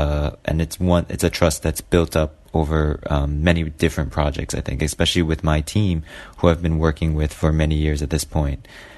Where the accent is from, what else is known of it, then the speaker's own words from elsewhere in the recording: Hawaii, United States; now in New York City, United States; I am from Hawaii, which is in the United States of America, and I am participating in the Berlinale Talent Forum.